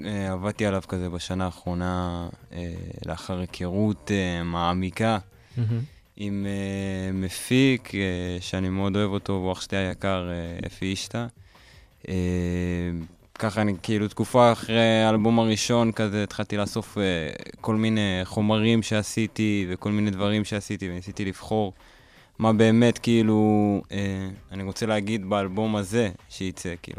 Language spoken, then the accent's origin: Hebrew; Lod, Central District, Israel; אני והחבר'ה שלי מהבית, אתה יודע, גדלנו בלוד, בתכלס, בעיר שכשאני הייתי יותר קטן, אז היה שם תרבות של היפ-הופ